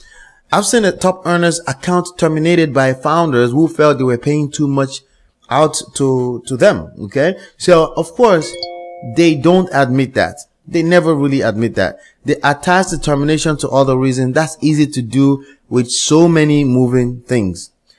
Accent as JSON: {"language": "English", "country": "Nigeria", "tie": "born or raised there", "also_born_or_lived": "Dallas, Texas, United States", "said": "My heritage personally is from Africa. I was raised in Africa, Nigeria, to be precise, between the ages of 3 and 18. I was born in Dallas, Texas, United States, but I consider myself very African."}